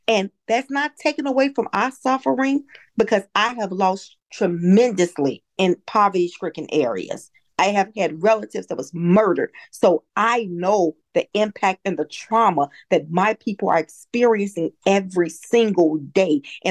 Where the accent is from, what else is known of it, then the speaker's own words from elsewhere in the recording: Chicago, Illinois, United States; because I was born and raised in South Shore. I understand their anger.